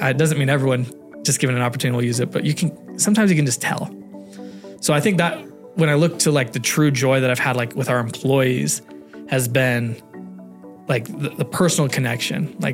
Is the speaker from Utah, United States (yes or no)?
yes; Orem, Utah, United States; Growing up in Orem, went through Orem Elementary, Lake Ridge, and Mountain View, right?